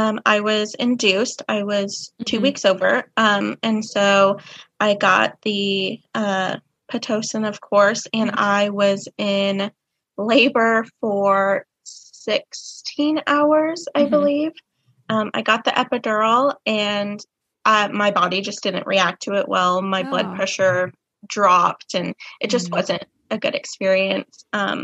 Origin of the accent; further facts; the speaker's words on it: Kansas, United States; Well, I am from Kansas.